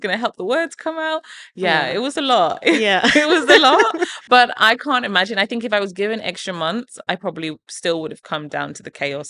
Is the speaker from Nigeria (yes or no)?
no; England, United Kingdom; even some of the recipes that I have from growing up in England are in there.